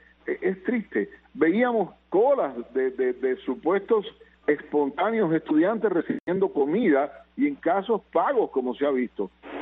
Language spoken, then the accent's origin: Spanish; Cuba; yo recuerdo en mi adolescencia en Cuba, cuando estudiaba